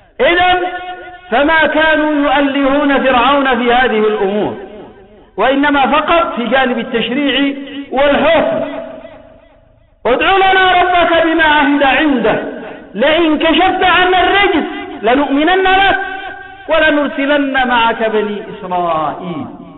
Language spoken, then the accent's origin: Arabic; Yemen; عندنا في اليمن يريدون أن يعقدوا لنا مؤتمرا للحوار